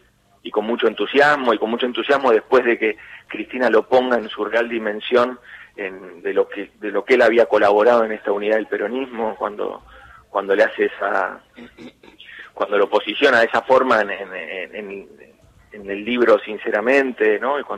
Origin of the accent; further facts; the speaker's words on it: San Isidro, Buenos Aires Province, Argentina; yo soy del distrito de San Isidro, que al lado del distrito de San Martín. San Isidro es un distrito bastante antiperonista y San Martín bastante peronista